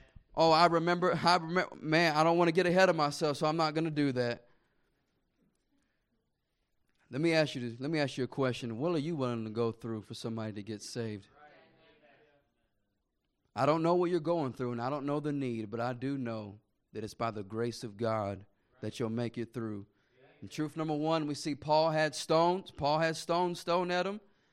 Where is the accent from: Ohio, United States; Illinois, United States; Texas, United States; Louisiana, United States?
Texas, United States; Temple; And I grew up in Temple, Texas, about 2 hours from here.